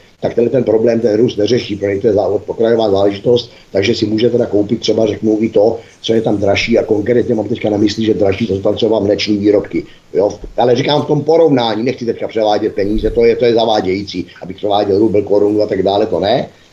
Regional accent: Mělník, Central Bohemian Region, Czechia; ví se o mě všeobecně, že jsem z Mělníka

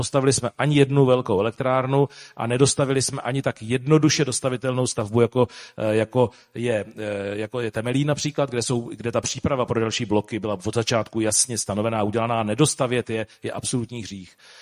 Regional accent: Chrudim, Pardubice Region, Czechia; Ačkoliv jsem z Chrudimě

